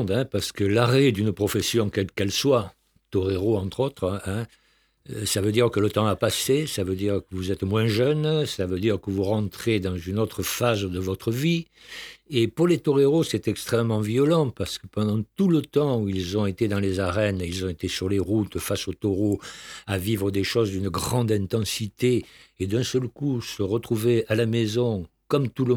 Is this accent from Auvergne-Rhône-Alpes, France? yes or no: yes; Auvergne-Rhône-Alpes, France; En fait, si on était exact, je ne devrais pas … puisque je suis auvergnat.